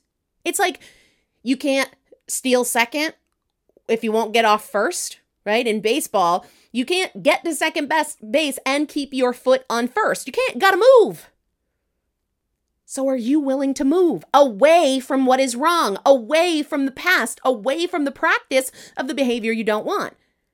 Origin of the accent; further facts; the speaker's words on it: New England, United States; And I grew up in New England where in the winter it is dang cold.